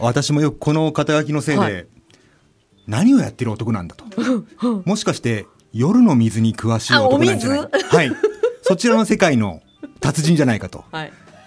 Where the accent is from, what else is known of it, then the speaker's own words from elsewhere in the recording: Gunma, Japan; born there; now in Tokyo, Japan; 僕もともと群馬県の生まれなんですけども